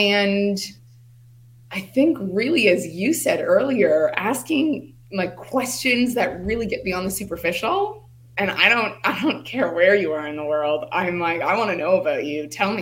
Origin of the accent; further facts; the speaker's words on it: Toronto, Ontario, Canada; now in Playa del Carmen, Mexico; So actually, currently, I'm living in Playa del Carmen, Mexico. So just outside of Cancun, but I'm originally from Toronto, Canada. So I've just been situated here in the nice warmth for the last 2 years.